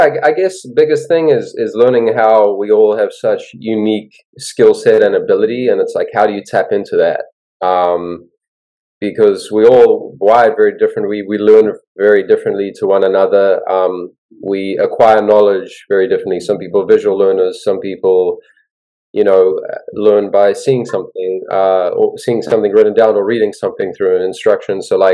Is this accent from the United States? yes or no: no; New Zealand; moved away; I moved here from New Zealand to do it. That was my fuel and passion, and ended up playing some pro basketball in New Zealand and Australia myself too.